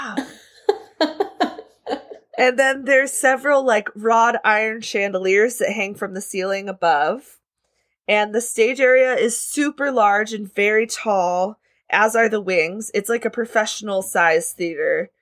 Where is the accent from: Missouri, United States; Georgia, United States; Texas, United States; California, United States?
California, United States; Fullerton; It is a haunted theater in Fullerton, California, where I grew up.